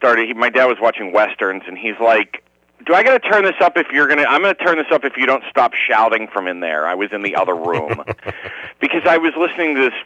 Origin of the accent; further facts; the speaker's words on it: Pittsburgh, Pennsylvania, United States; I'm personally outraged because I'm from Pittsburgh, and, like, my old man was a steel worker